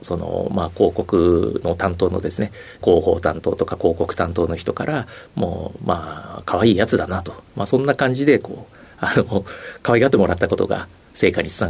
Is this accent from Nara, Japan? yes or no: no; Meguro, Tokyo, Japan; 東京の目黒区で育ちました。